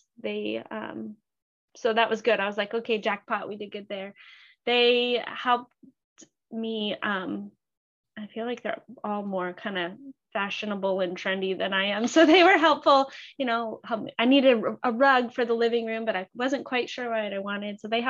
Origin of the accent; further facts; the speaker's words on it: New England, United States; Well, we are from New England. And so the coastal theme runs deep into our blood.